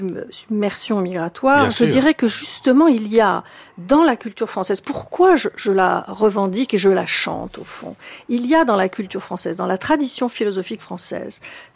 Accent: Tunisia; born there; Je viens d'ailleurs, je suis née ailleurs, je suis née en Tunisie, ma famille venait d'ailleurs, mon père a été naturalisé français quand j'avais 10 ans, donc vraiment j'ai le sentiment de venir d'ailleurs

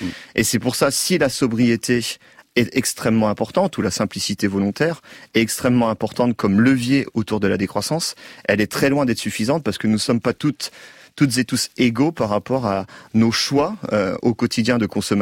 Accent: France

